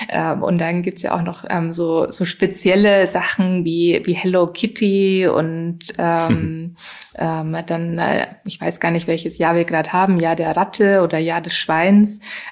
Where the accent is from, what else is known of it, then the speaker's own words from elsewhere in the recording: Germany; ursprünglich bin ich ja aus Deutschland und ich bin schon auch eher ein direkter Mensch.